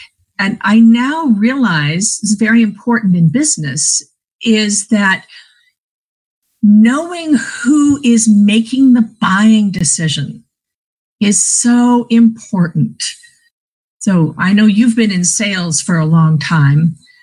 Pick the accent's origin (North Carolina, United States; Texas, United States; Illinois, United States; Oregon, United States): Oregon, United States; Portland; Well, and growing up in Portland, Oregon, I sort of heard about Broadway